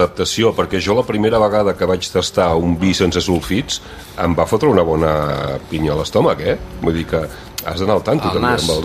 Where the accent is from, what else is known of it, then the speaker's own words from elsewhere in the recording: Cassà de la Selva, Catalonia, Spain; jo sóc fill de Cassà de la Selva